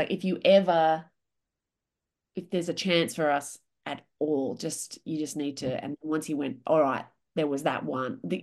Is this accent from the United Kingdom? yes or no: no; Australia; because Australian, you know, you're Australian, I'm Australian.